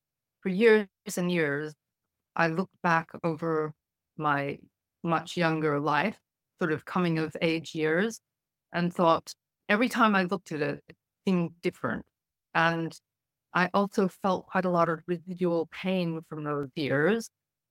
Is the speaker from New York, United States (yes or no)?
yes; New York, United States; I set the whole thing in England, whereas I grew up in New York, actually.